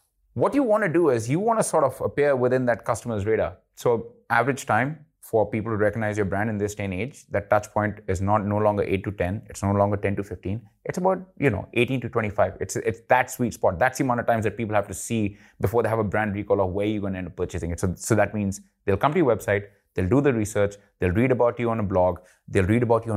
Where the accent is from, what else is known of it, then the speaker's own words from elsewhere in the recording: India; I tried to launch in India. I'm Indian, and I failed at it miserably.